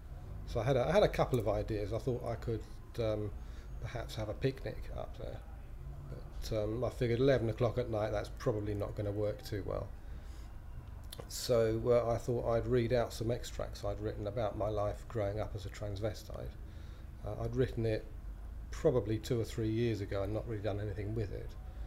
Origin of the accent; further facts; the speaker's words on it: Bedford, East of England, United Kingdom; I'm 48 years old and I'm from Bedford.